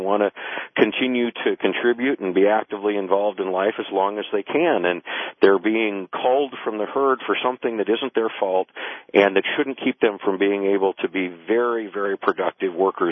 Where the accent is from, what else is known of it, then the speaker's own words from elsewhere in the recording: Missoula, Montana, United States; a local call center here that's just come into my hometown of Missoula, Montana